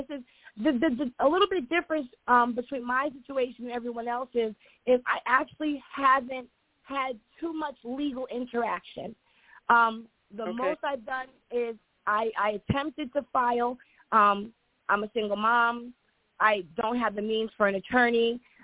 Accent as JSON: {"language": "English", "region": "New Jersey", "country": "United States", "said": "but I'm from New Jersey. And here in New Jersey, they do not acknowledge common law."}